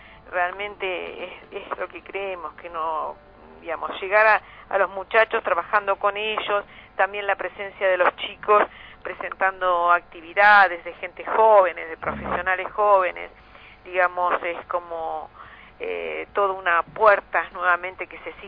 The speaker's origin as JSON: {"language": "Spanish", "town": "El Bolsón", "region": "Río Negro", "country": "Argentina", "tie": "born or raised there", "said": "tener la dicha de tenerlos acá en mi tierra, en el Bolsón"}